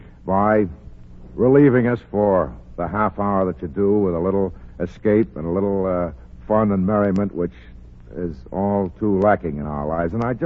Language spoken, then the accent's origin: English; Chicago, Illinois, United States; born there; I was born in Chicago.